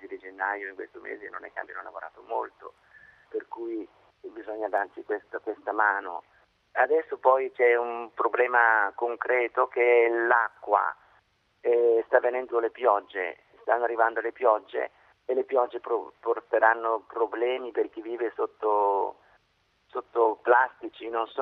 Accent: Bergamo, Lombardy, Italy; so che io sono di Bergamo, anche a Bergamo sono arrivati alcuni feriti da qua

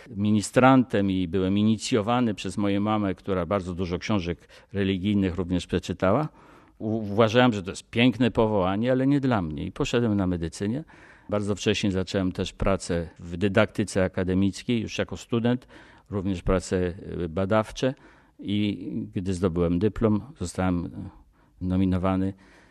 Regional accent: Greater Poland Voivodeship, Poland; also born or lived in Pruszków, Poland; Najwcześniejsze dzieciństwo spędziłem w Wielkopolsce u babci, w pobliżu Śremu. Później mieszkaliśmy pod Warszawą, w domu mojego stryja, w parafii Żbikowskiej, na przedmieściach Pruszkowa.

